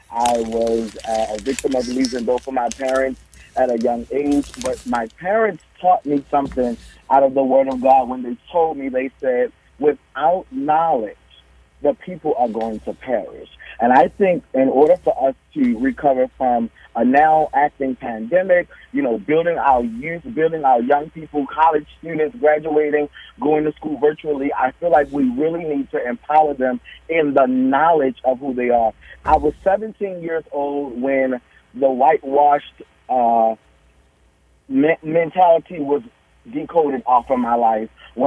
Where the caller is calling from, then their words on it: Baltimore, Maryland, United States; I'm calling live from Baltimore.